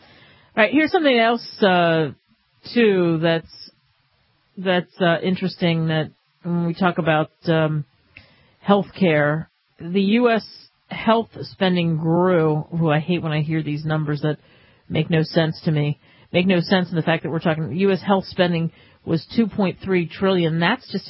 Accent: New Jersey, United States; I mean, even growing up in New Jersey in the Philadelphia area, those slick, you know, like that black ice.

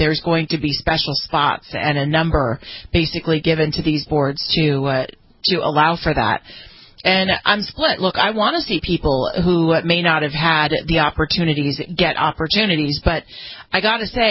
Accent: California, United States; in my home state of California, they just passed a piece of legislation

